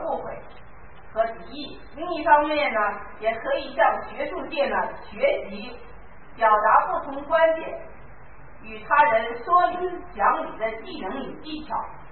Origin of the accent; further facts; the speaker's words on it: China; 虽然我们都是中国人